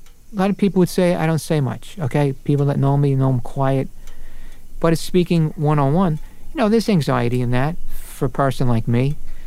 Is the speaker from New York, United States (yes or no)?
yes; Brooklyn, New York, United States; also born or lived in Sunset Park; I grew up as an Irish Catholic in Brooklyn, and OLPH was up the hill right there in Sunset Park, and I went to Catholic school.